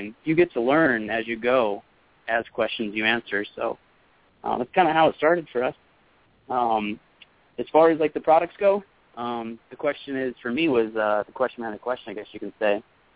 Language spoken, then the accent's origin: English; Arizona, United States; Well, I was actually born and raised in Arizona, and anybody who's been to Arizona knows that there's a wide variety of reptile species that's here.